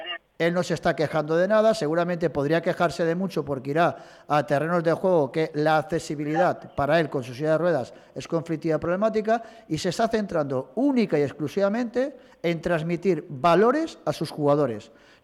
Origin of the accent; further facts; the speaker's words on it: Sant Marçal, Balearic Islands, Spain; Yo soy del pueblo, yo soy de San Marsal